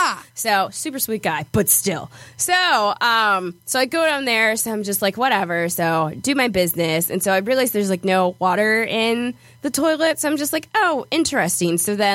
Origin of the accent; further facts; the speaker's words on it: United States; we're Yankees from America, but we got invited to like this international thing.